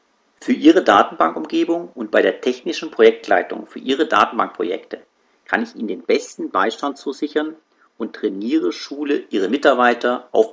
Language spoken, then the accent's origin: German; Witzenhausen, Hesse, Germany; born there; geboren 1966 in Witzenhausen